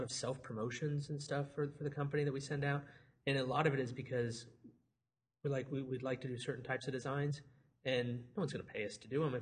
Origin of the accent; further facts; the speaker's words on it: Omaha, Nebraska, United States; I just hear moving to New York, and I'm from Omaha, so moving to New York is a gigantic move.